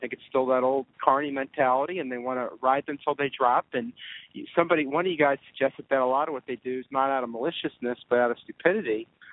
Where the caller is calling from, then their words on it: Pennsylvania, United States; I'm calling from Pennsylvania.